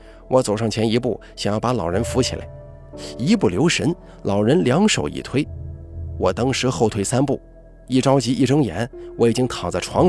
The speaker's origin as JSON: {"language": "Chinese", "town": "Linzikou", "region": "Hunan", "country": "China", "tie": "born or raised there", "said": "我老家林子口也是属于岳阳的"}